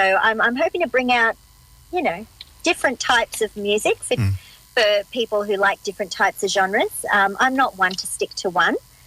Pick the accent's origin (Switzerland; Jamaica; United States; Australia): Australia; I'm Australian and I really like to bring my music back home.